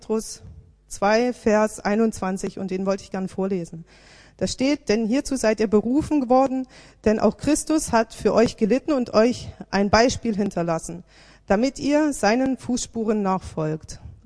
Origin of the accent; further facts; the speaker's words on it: Odesa, Odesa Oblast, Ukraine; Also wir kommen ja aus Odessa, für die, die uns nicht kennen, aus der Ukraine.